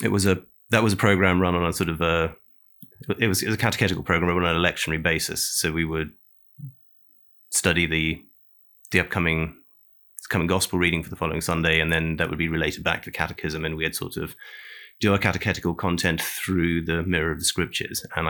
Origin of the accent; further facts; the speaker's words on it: Loughborough, East Midlands, United Kingdom; I'm not from Leicester. I'm from Loughborough, but I work in Leicester.